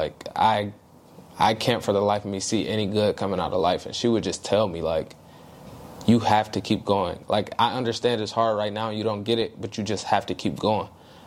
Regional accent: Youngstown, Ohio, United States; So, like I said … I'm 25 from Youngstown, Ohio.

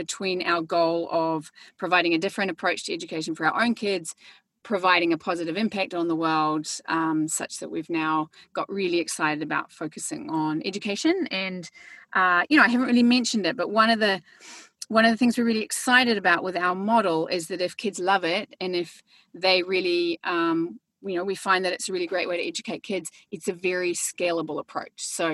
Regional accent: New Zealand; moved away as an adult; now in United States; I'm from New Zealand, if anybody's wondering about my funny accent. But I have been in the US. I came over for college, and I've been in Silicon Valley with my husband.

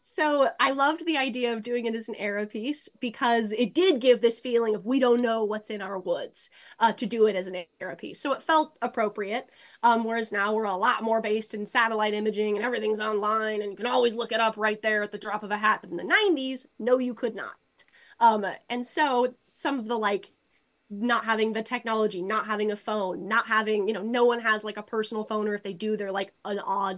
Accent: Alaska, United States; I grew up in Alaska. So up there, you can't go on a hike without people telling you how dangerous it is out there.

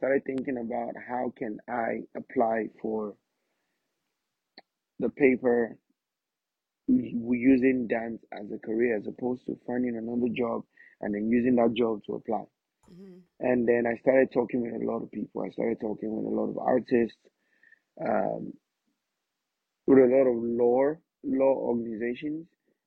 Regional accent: Nigeria; Yeah, so I'm Nigerian.

